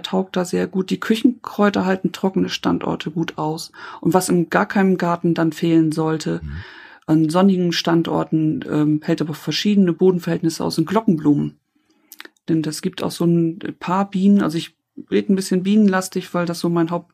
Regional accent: Oldenburg, Lower Saxony, Germany; Und ich komme ja aus Oldenburg, aus einer Grünkohlgegend.

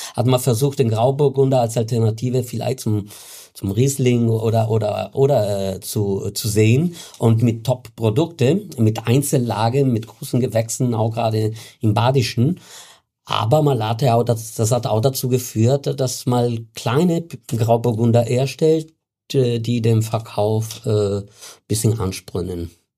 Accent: Italy; German is a second language; Als Italiener kann man kein Pinot Grigio haben.

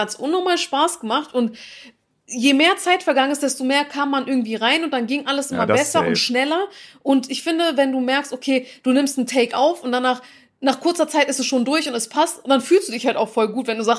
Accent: Switzerland; ich bin eine Schweizerin.

